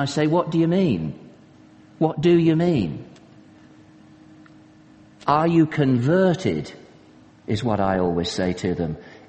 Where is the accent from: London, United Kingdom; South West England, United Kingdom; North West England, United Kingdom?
North West England, United Kingdom; As you know, I'm from Cheshire